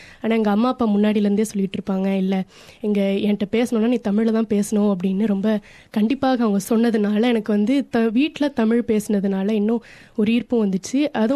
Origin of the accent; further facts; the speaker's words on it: Mamsapuram, Tamil Nadu, India; என்னோட கிராமம், நான் பிறந்து வளர்ந்தது எல்லாமே ஒரு கிராமத்தில் தான், மம்சாபுரம் அப்படின்னு சொல்லிட்டு.